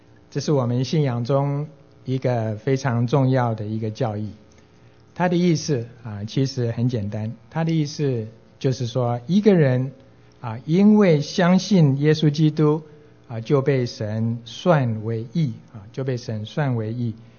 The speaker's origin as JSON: {"language": "Chinese", "country": "China", "said": "我们中国人"}